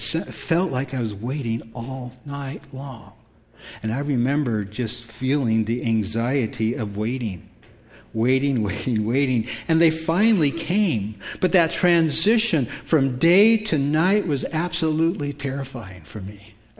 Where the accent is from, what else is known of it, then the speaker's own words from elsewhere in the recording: California, United States; And I grew up in California, and my uncles like fishing